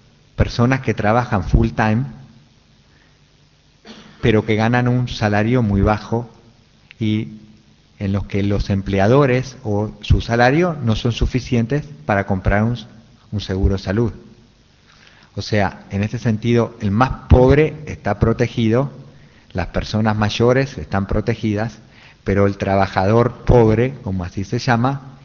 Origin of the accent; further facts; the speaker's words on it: Uruguay; now in United States; Primero, yo estudio en Estados Unidos, no soy americano. Yo soy uruguayo.